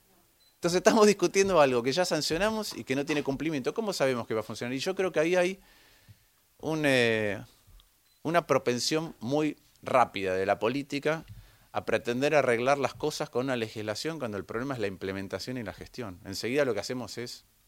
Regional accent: Buenos Aires, Argentina; O sea, lo digo como porteño

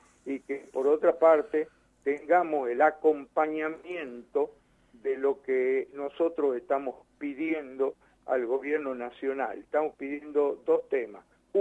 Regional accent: Tucumán, Argentina; yo soy de Tucumán, estoy emplazado en el noroeste argentino

